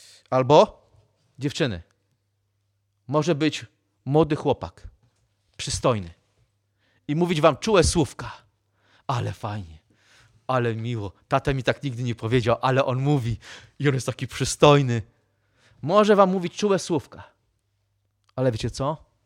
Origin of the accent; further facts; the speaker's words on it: Pruszków, Masovian Voivodeship, Poland; born there; Urodziłem się w Pruszkowie. Czy coś z Pruszkowa może być dobrego?